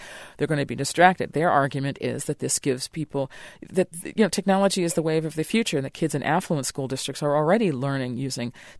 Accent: New York, United States; my parents got all the newspapers in the city where we grew up in New York

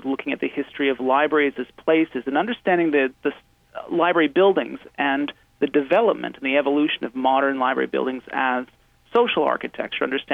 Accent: Peterborough, Ontario, Canada; I was in my hometown of Peterborough, Ontario, Canada

